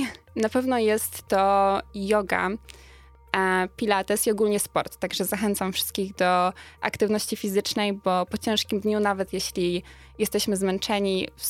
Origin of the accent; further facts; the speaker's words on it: Lower Silesian Voivodeship, Poland; Jestem jedną finalistką z Dolnego Śląska i reprezentuję, mam zaszczyt reprezentować województwo dolnośląskie, jak i Wrocław.